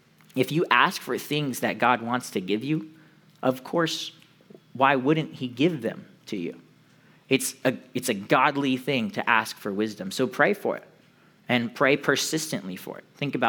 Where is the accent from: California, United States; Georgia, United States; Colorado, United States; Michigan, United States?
California, United States; Now, we're from Southern California, so that's normal.